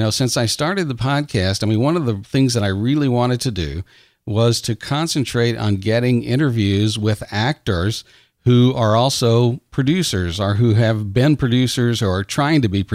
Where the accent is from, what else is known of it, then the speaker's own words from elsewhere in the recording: Beaumont, Texas, United States; And I too grew up near Houston in the Golden Triangle. I grew up in Beaumont.